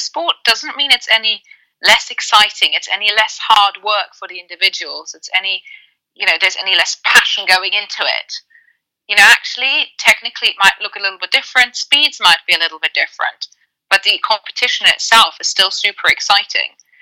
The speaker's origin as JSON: {"language": "English", "country": "Germany", "tie": "born or raised there", "said": "I grew up in Germany, where exactly this is the case."}